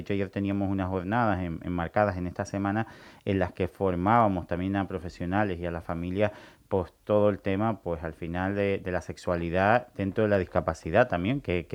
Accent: Canary Islands, Spain; que somos canarios y canarias igual que el resto de islas

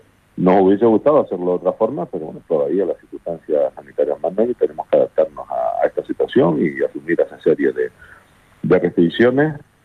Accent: Canary Islands, Spain; Los canarios somos un pueblo solidario históricamente y lo vamos a seguir siendo, el pueblo majorero también

